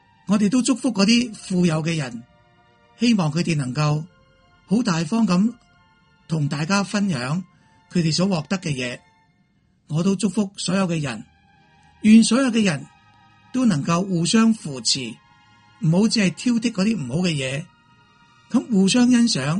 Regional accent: China; 咁其实上主旨意喺我哋中国人嚟讲咧，就系上天嘅意旨

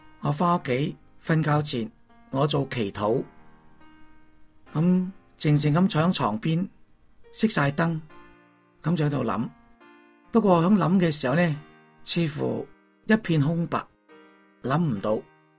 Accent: China; 呢份嘅广阔就好似我哋中国人嘅成语一样

